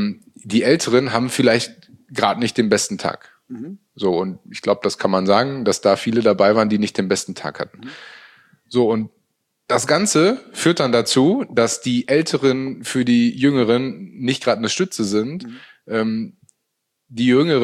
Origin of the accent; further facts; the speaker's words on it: Münster, North Rhine-Westphalia, Germany; Und ich bin ja total glücklich, in meiner Heimatstadt nach wie vor zu leben. Bin nie wirklich weg gewesen. Also selbst zu meiner Hannover-Zeit, die 4 Jahre, habe ich eine Wohnung in Münster immer gehabt, weil das für mich einfach Heimat ist.